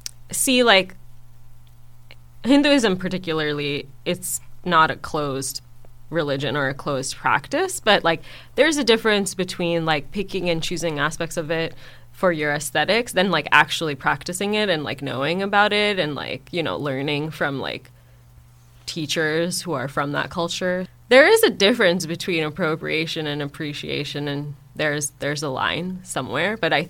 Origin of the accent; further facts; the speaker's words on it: Singapore; first language English; also born or lived in Chennai, India; I'm from Chennai. And I grew up in Singapore, and I, like, have been to university in America.